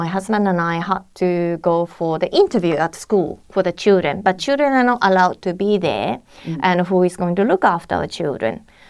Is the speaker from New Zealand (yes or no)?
no; Japan; English is a second language; moved away as an adult; now in Australia; I'm from Japan, and in 2002, I came here as a student. And after studying and working in Adelaide for 6 years, I went back to Japan to live again. Then got married in 2010 and got pregnant, came back to Australia